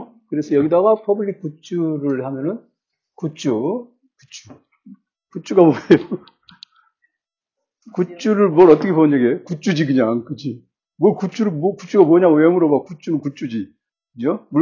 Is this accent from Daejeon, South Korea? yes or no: no; Seoul, South Korea; 저는 서울 사람이지만, 서울에 살고 있지만